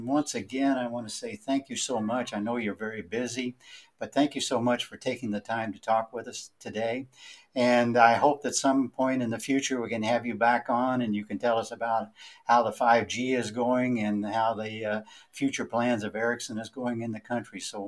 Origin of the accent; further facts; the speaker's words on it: Angola; I and my family agree with you. Whenever we're away from Angola, we always are wanting to get back.